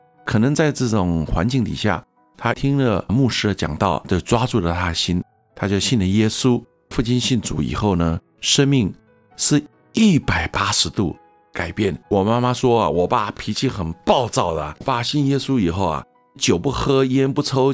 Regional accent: Taiwan; born there; 在上海长大，到台湾做生意，后来在台湾认识我妈妈，我妈妈是台湾人，所以后来我就生在台湾。母亲是传统的宗教信仰

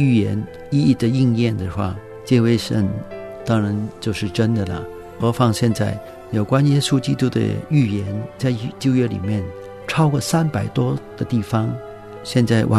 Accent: Guangdong, China; 好像我们广东人很多人都拜一个神叫关公或者是关二哥

